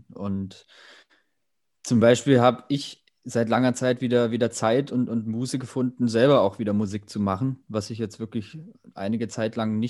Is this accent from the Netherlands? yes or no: no; Thuringia, Germany; auch wenn sie einen als Thüringer erstmal ein bisschen kritisch beugen und beschnüffeln am Anfang, läuft das jetzt alles super hier oben.